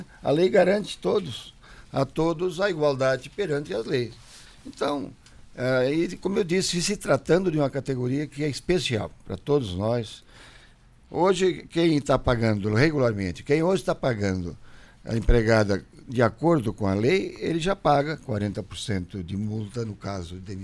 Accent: Içara, Santa Catarina, Brazil; É a minha terra, eu sou de Içara, uma grande capital do sul do Brasil.

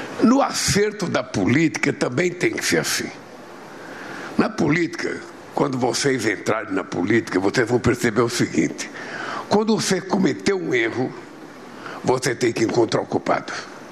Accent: Brazil; Tem gente que acha, não, eles são obrigados a comprar porque eu sou do Brasil.

